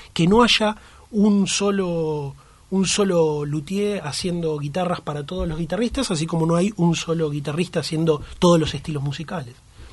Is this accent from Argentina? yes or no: yes; Argentina; also born or lived in Uruguay; Exacto, y yo nací en Uruguay y al revés, al año me vine para Argentina, o sea que sí, mi crianza es básicamente... Argentina